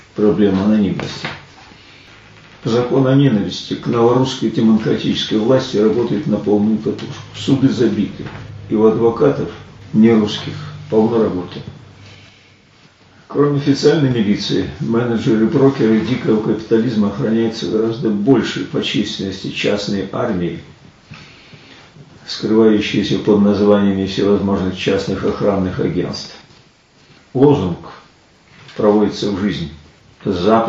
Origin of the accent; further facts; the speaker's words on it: Moscow, Russia; Это я как коренной москвич могу вам сказать.